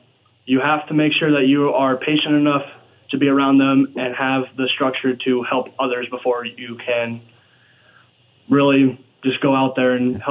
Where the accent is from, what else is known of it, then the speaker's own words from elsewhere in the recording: Colstrip, Montana, United States; I'm from Colstrip, Montana, sir.